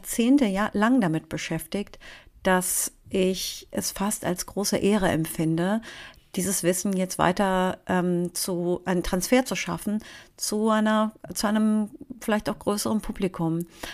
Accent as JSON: {"language": "German", "town": "Cologne", "region": "North Rhine-Westphalia", "country": "Germany", "tie": "born or raised there", "said": "ich bin ja Kölnerin und natürlich, ach, habe da auch sentimentale Gefühle beim Karneval. Ich bin ja hier in der Innenstadt geboren, in der Südstadt, um genauer zu sein."}